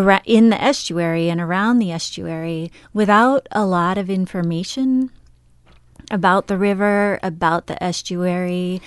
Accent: California, United States; also born or lived in Walla Walla, Washington; I actually grew up in California, in Southern California, but I did my undergrad work in Walla Walla, Washington, at Walla Walla College, and fell in love with the Northwest when I was there.

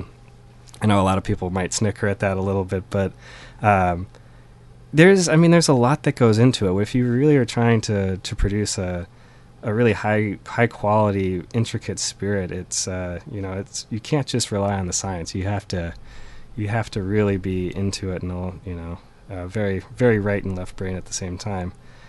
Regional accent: Portland, Oregon, United States; born there; now in Cannon Beach, United States; Well, I was born in Portland

